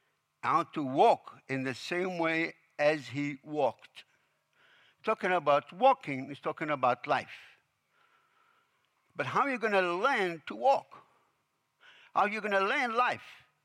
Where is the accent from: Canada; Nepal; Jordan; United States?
Jordan; I came from Jordan, and I know how they do it.